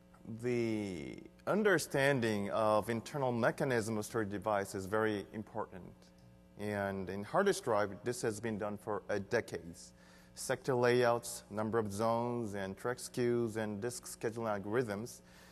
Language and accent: English; Seoul, South Korea; English is a second language; I'm from Seoul, Korea.